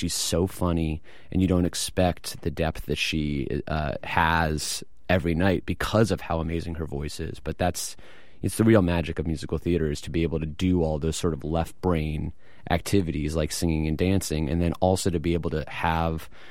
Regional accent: Washington, District of Columbia, United States; we head to LA for 5 weeks, which will be a joy, and Chicago and DC, which is actually my hometown.

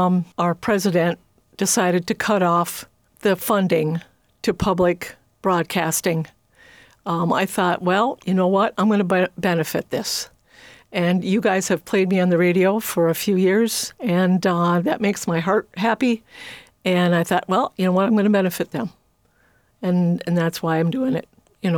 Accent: Grand Rapids, Minnesota, United States; Pokegama Hotel is a hotel in my hometown of Grand Rapids, Minnesota.

